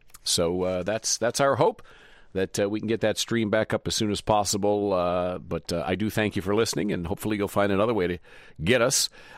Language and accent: English; Michigan, United States; I'm from Michigan myself.